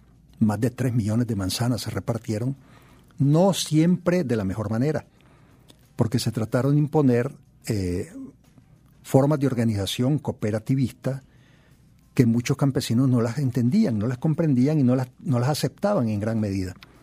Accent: Nicaragua; porque al final de cuentas todos somos nicaragüenses

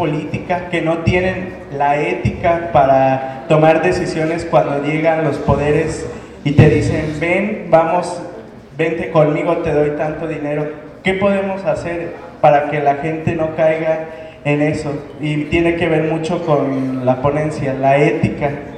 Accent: Celaya, Guanajuato, Mexico; al menos en Celaya, de donde vengo

